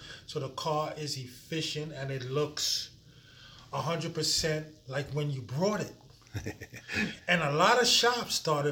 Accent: Trinidad & Tobago; now in United States; Came up here. I'm from Trinidad and Tobago. Came up here in 1976. And I've been here ever since.

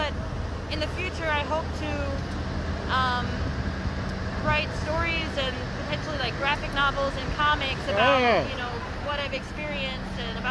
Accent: Chicago, Illinois, United States; now in New York, United States; I'm from Chicago.

